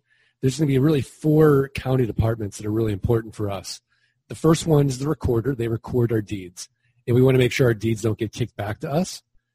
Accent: St. Louis, Missouri, United States; I'm from St. Louis, Missouri. I'm from the show me state.

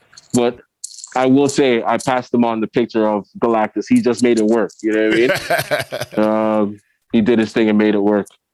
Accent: Toronto, Ontario, Canada; Well, I'm from Toronto, originally from the east side, but I grew up in the west end, the dark side.

